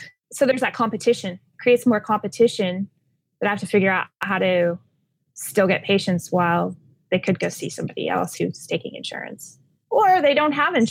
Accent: Midwest, United States; I grew up in the Midwest too, so I don't want to live there.

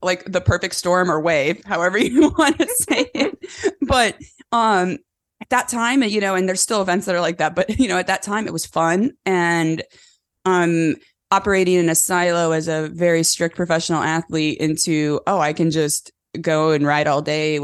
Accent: California, United States; born and raised in California on a cattle ranch. My parents still have an operating cattle ranch.

